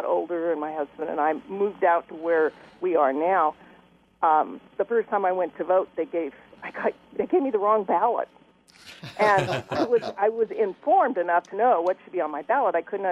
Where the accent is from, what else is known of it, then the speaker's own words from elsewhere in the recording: Spokane, Washington, United States; Well, when I grew up in Spokane, north of Hilliard, and my family wasn't wealthy or anything